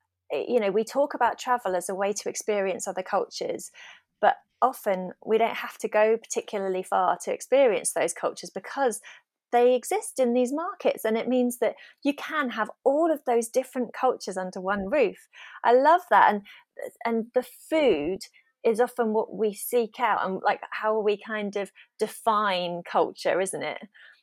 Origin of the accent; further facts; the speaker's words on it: East of England, United Kingdom; And I'm from Hertfordshire, so I haven't really moved that far, but it feels like I've moved a whole world away because living on a boat is very different from life on land.